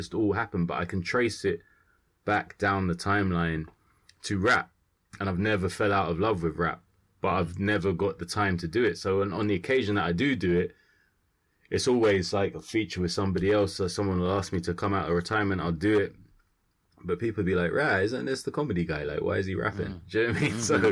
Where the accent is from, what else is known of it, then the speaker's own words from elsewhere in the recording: Kilburn, London, United Kingdom; I'm from Kilburn, and I was like around my mum's in Willesden